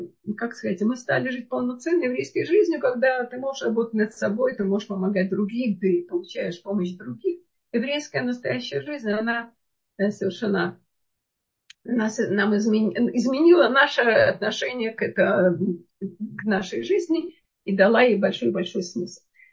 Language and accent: Russian; Vilnius, Vilnius County, Lithuania; то есть я из Литвы, из Вильнюса, этого города.